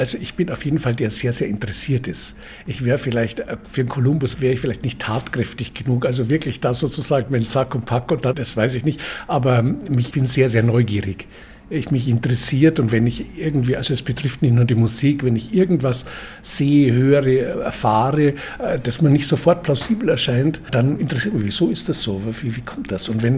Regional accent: Regensburg, Bavaria, Germany; ich bin aus Regensburg. Regensburg hatte immer durch seine mittelalterliche Tradition

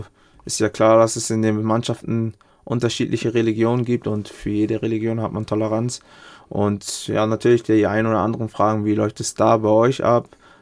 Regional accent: Ghana; Ich würde für mein Heimatland auflaufen, auf jeden Fall für Ghana.

